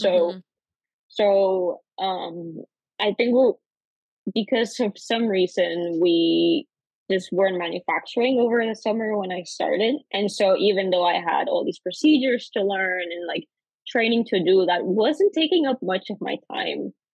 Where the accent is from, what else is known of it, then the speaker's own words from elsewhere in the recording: Costa Rica; now in United States; I am an international, or I guess I was an international student. I'm originally from Costa Rica, born and raised. And so I came to UNC with something that's called like an F1 visa.